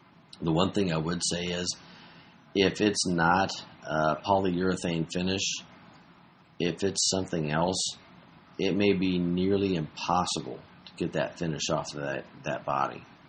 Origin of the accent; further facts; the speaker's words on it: Indiana, United States; I mean, I grew up in Indiana. You know, we have 100% humidity in the summertime.